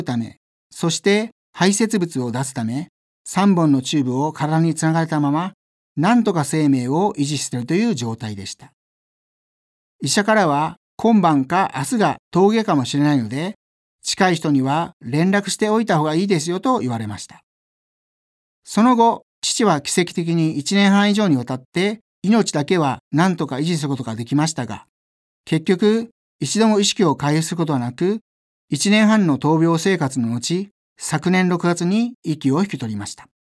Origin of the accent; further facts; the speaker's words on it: Shiga, Japan; now in Yamanashi, Japan; 故郷の滋賀県にある標高1110メートルの綿向山という町内で一番高い山に、父と一緒に登ったことです。現在私は山梨県の八ヶ岳南麓に住んでおり